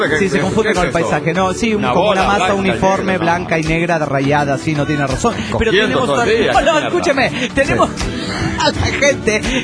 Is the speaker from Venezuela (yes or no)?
no; Argentina; de Argentina.